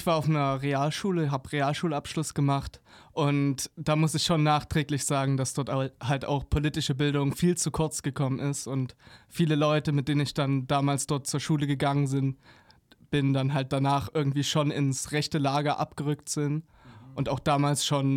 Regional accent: Werdau, Saxony, Germany; born there; Naja, wir sind in dieser sächsischen Kleinstadt geboren

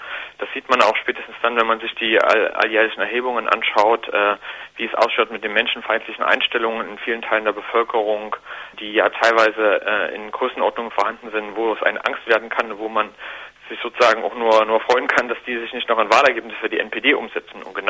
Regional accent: Saxony, Germany; Damit haben wir auch in Sachsen, wo ich herkomme, ganz schlechte Erfahrungen.

